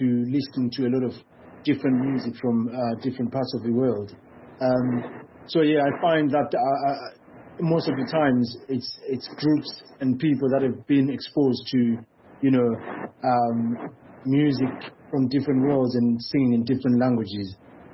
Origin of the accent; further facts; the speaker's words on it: Bulawayo, Zimbabwe; I come from Njuve. I was born in... and raised in Bulawayo.